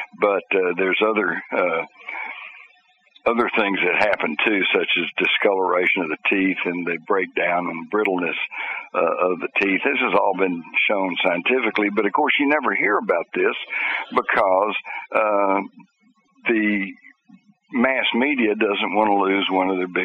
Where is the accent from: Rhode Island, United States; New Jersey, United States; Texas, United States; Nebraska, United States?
Texas, United States; When I was growing up in Texas, we took guns to school.